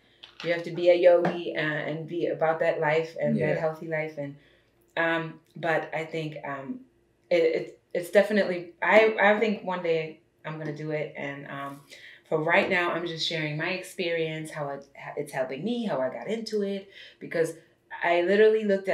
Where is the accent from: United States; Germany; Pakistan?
Germany; there's a lot of things like me growing up in Germany, like that people are not used to over here